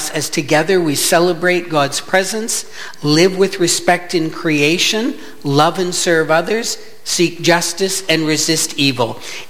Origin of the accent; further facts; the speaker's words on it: Windsor, Ontario, Canada; there's a few other people from Windsor here. You heard a little, you know, yes. I being one of them. I grew up in Windsor.